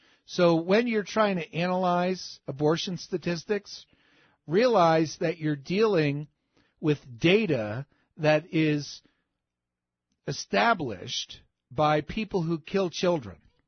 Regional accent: New Jersey, United States; And I'm from New Jersey, northern New Jersey.

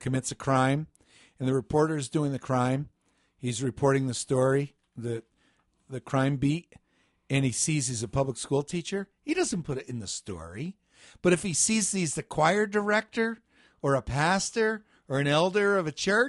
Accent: New Jersey, United States; now in Colorado, United States; Hey, Fred, I grew up in New Jersey. And the fireflies, the lightning bugs, we'd call them, that was a part of growing up.

